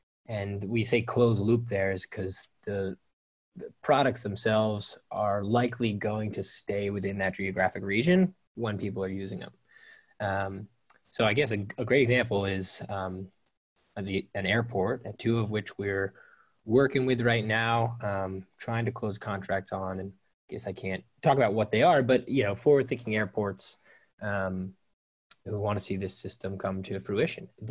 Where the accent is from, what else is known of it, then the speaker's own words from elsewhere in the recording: Maryland, United States; the journey really starts on the farm where I grew up. I think I grew up in Maryland.